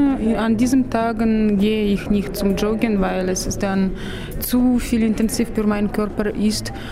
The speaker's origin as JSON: {"language": "German", "country": "Russia", "said": "Ich komme aus Russland und ich trinke viel Alkohol."}